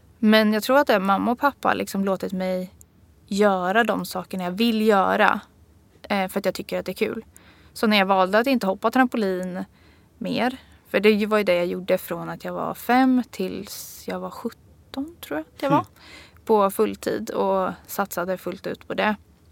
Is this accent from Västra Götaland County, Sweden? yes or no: no; Motala, Östergötland, Sweden; Och jag är uppvuxen på stranden i Motala. Så det tror jag egentligen har färgat min uppväxt mer. Att jag har haft närhet till natur och haft en bott i liksom en liten stad.